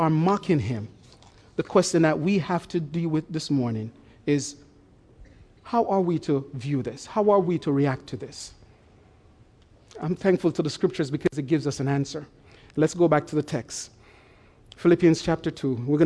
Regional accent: Jamaica; As many of you know, I grew up in Jamaica, and as a boy, we used to love playing in the summer.

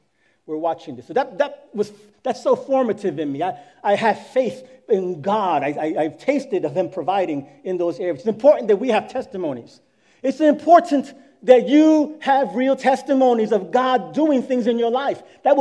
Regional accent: Brooklyn, New York, United States; listen, coming from Brooklyn, I'm from Brooklyn

